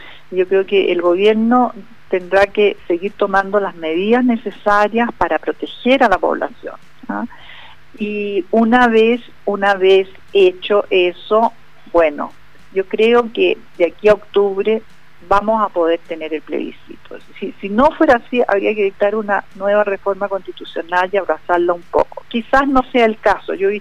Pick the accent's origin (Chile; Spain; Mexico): Chile; hay que confiar que como chilenos tenemos talentos que pueden estar ocultos